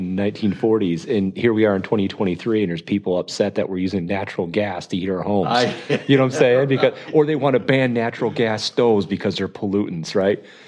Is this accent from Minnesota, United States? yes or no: no; Michigan, United States; And I grew up in Michigan.